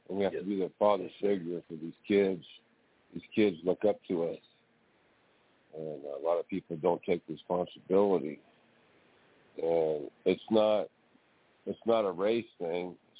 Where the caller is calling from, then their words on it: California, United States; I'm calling from California.